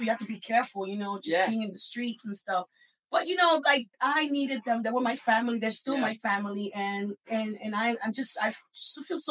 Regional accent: Brooklyn, New York, United States; English is a second language; And, you know, I'm a New Yorker. And I can say, you know, I'm from Brooklyn, New York, because, you know, New York made me the person that I am today. You know, I didn't speak English.

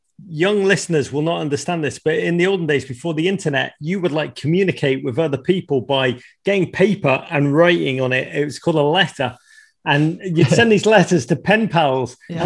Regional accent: Liverpool, North West England, United Kingdom; now in United States; I became an American in 2018, which is still the greatest day of my life. But way before that, when I was a kid growing up in Liverpool in the 1980s

